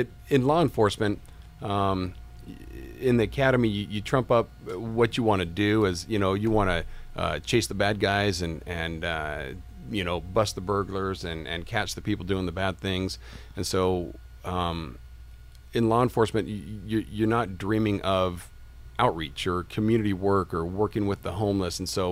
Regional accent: California, United States; I grew up in California most of the time. I think when I was 10, I moved out of state. And then when I graduated from high school, I moved back into California, got married, and been here since.

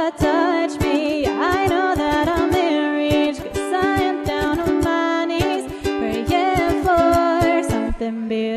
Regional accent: San Diego, California, United States; I'm from San Diego, but I'm super excited to be up here in Laguna Beach with you guys

